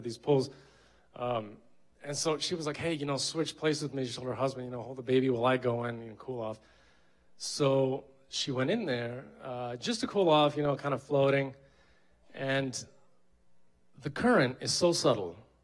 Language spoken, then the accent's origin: English; Texas, United States; Right, so this is East Coast, and I'm from Texas.